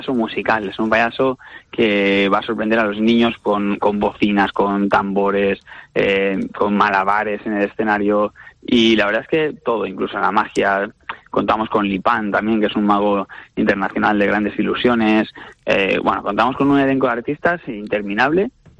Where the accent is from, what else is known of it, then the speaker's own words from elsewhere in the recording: Valencian Community, Spain; nuestra raíz es valenciana, porque nosotros, esto viene de una productora que es valenciana, somos nosotros, somos valencianos